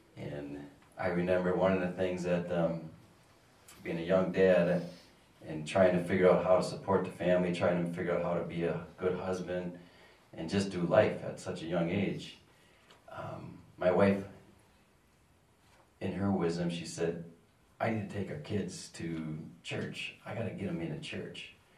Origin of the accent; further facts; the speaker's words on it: Dallas, Texas, United States; We lived in West Dallas. I grew up in West Dallas, both my wife and I.